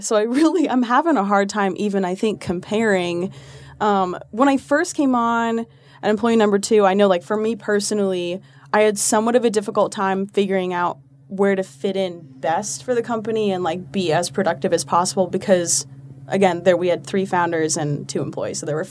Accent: Colorado, United States; also born or lived in Texas; and I'm from Colorado originally, and then we moved to a small town in Texas, and I acclimated pretty well to Texas

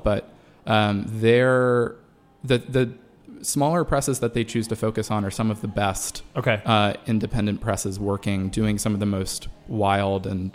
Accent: Charlotte, North Carolina, United States; also born or lived in Chapel Hill; now in Washington, United States; I came from North Carolina to D.C. Grew up in Charlotte and lived in the Chapel Hill area for many years, and came up to D.C.

